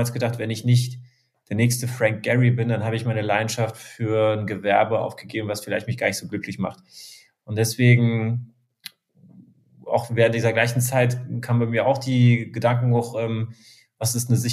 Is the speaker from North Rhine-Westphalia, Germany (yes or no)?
no; Freiburg, Baden-Württemberg, Germany; also born or lived in Moscow, Russia; ich bin 35 Jahre alt, ich bin in Moskau geboren und mit einem Jahr nach Deutschland gekommen mit meinem Bruder und meinen Eltern. Und wir sind in Freiburg im Süden von Deutschland aufgewachsen